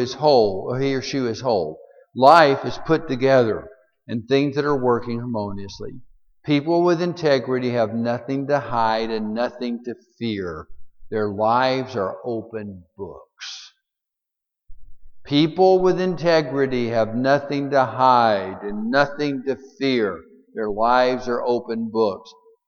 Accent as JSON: {"language": "English", "region": "Alabama", "country": "United States", "said": "We're both from Alabama. He was from the smart part of Alabama. I wasn't."}